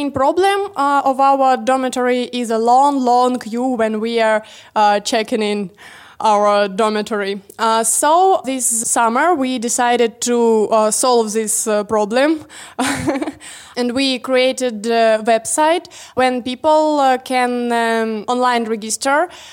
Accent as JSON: {"language": "English", "country": "Russia", "second_language": "English", "said": "I'm from Russia."}